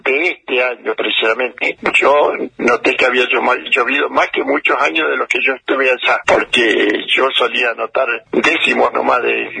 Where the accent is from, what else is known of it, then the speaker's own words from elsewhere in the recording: Esquel, Chubut, Argentina; Yo soy nativo de Esquel